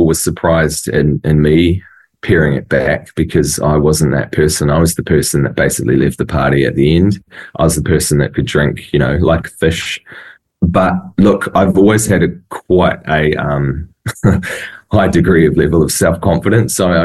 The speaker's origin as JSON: {"language": "English", "country": "New Zealand", "tie": "born or raised there", "said": "growing up in New Zealand, you know, in the 90s"}